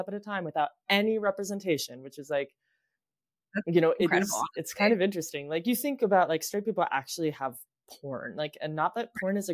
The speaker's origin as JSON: {"language": "English", "region": "Ohio", "country": "United States", "tie": "born or raised there", "said": "And I grew up in Ohio in the 90s"}